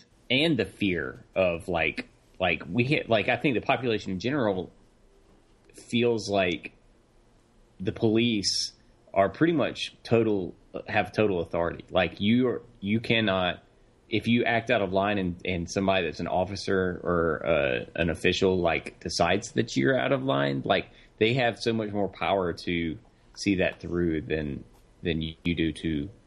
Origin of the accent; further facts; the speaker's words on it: Mississippi, United States; I was from Mississippi.